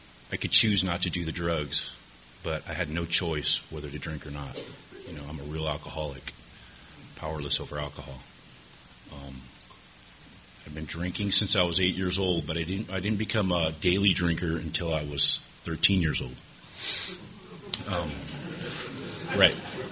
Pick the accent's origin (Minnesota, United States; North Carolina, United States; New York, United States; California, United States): California, United States; Imperial Beach; I started going to South Bay Pioneers down in Chula Vista because I was from Imperial Beach. But I wanted to get the hell out of Imperial Beach